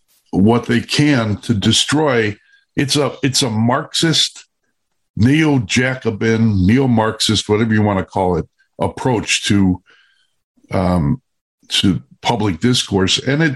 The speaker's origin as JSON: {"language": "English", "town": "Chicago", "region": "Illinois", "country": "United States", "said": "We're from Chicago."}